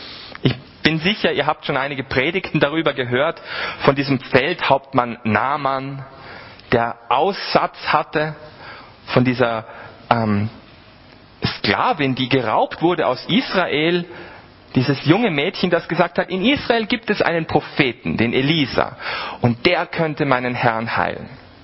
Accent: Vienna, Austria; born there; ich bin aus Österreich ursprünglich, aus Wien, in Wien geboren.

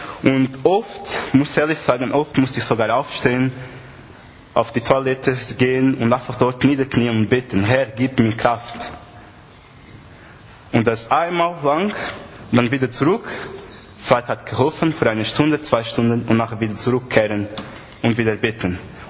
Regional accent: Portugal; German is a second language; Wir haben bei uns in Portugal, ich weiß nicht, wer von euch kennt, Youth in Mission, also diesen Kongress. Aber wir haben etwas Ähnliches in Portugal.

